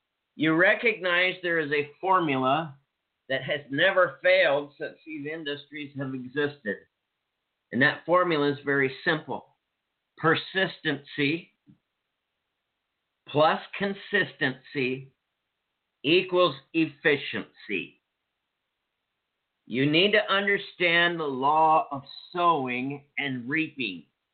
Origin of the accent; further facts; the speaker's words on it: Washington, United States; now in Troy, United States; I'm a mountain man in rural Troy, Montana. I grew up in Stevens County, Washington State. I've been in the mountains my whole life.